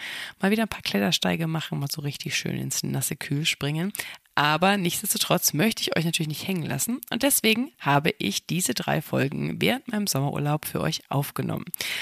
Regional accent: Bamberg, Bavaria, Germany; bin ich gerade in meiner Heimatstadt Bamberg angekommen.

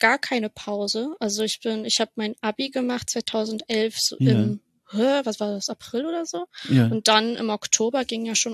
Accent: Bremen, Germany; now in Berlin, Germany; Also aufgewachsen bin ich in Bremen.

